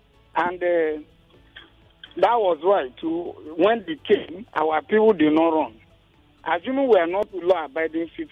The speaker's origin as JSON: {"language": "English", "country": "Nigeria", "said": "We are in Nigeria. Mm-hmm. We are all Nigerian."}